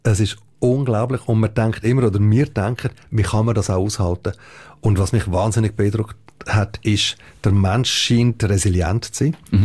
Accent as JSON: {"language": "German", "country": "Switzerland", "said": "ja, hallo, wir sind aus der Schweiz, wir machen gut für euch"}